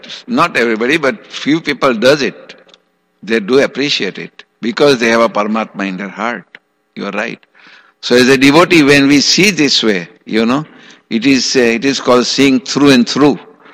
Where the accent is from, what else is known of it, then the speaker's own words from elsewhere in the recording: India; It is not because I am from India, I am telling you.